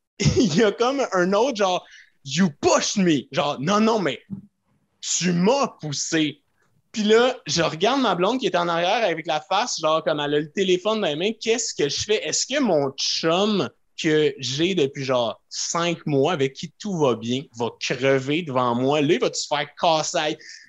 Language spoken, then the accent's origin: French; Laval, Quebec, Canada; En banlieue de Montréal. Tu sais, je viens de Laval, puis après ça, la Rive-Nord, genre Blainville, Sainte-Thérèse, okay.